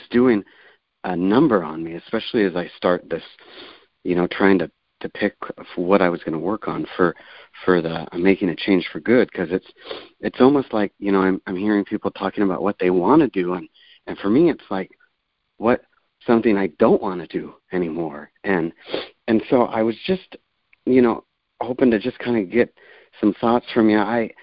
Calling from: Olympia, Washington, United States; I'm calling from Olympia, Washington.

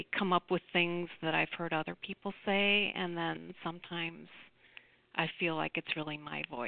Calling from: Chicago, Illinois, United States; I'm calling from Chicago.

